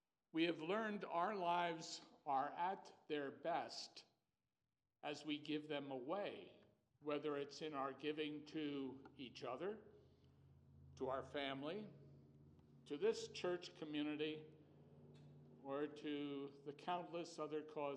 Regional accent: Poughkeepsie, New York, United States; Some of you know I grew up in the First Presbyterian Church of Poughkeepsie.

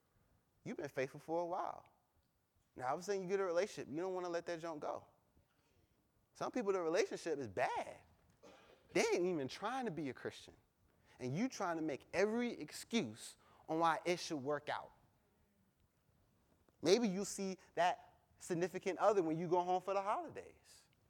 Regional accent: Maryland, United States; You know, I'm from Maryland.

